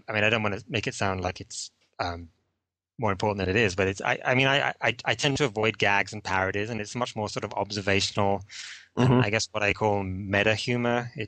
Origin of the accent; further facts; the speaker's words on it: England, United Kingdom; I think growing up in England, there was a lot of comics